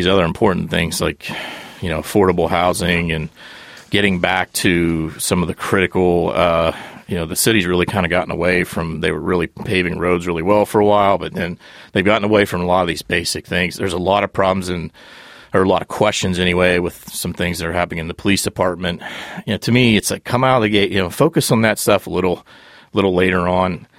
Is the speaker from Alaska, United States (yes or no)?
no; Ohio, United States; I'm a UC grad, but I grew up in Southeast Ohio, so... Big Marshall football.